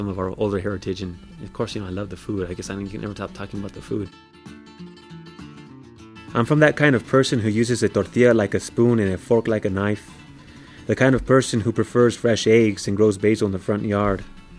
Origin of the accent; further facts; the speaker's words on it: South Valley, New Mexico, United States; Born and raised in the South Valley. My parents moved out towards Los Padillas, so I lived in Los Padillas the other half of my life, and graduated from Rio Grande High School in 1998.